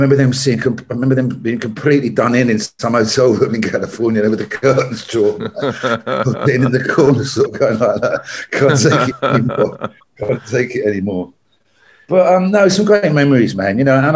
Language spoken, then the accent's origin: English; London, United Kingdom; Camden Town is where we were from, and it was an interesting place. It was very Irish.